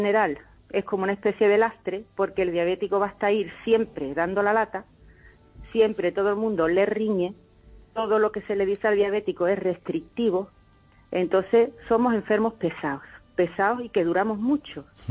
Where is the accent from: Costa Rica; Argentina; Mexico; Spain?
Spain; Écija, Andalusia; Soy de Écija, pero mi trabajo la he desarrollado en Sevilla.